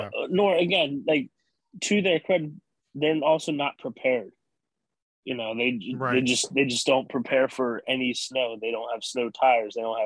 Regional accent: United States; But like, because I'm an American, I feel like I have an excuse.

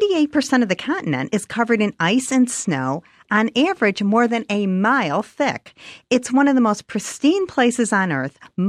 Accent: Chicago, Illinois, United States; I'm from Chicago. That's nothing.

